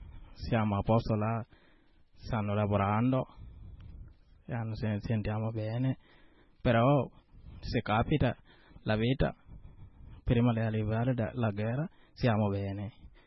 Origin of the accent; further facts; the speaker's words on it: Côte d’Ivoire; Italian is a second language; now in Italy; Vengo dal Costa d'Avorio. Quando noi siamo arrivati qua, da 2011. La prima siamo arrivati a 2010 a Libia.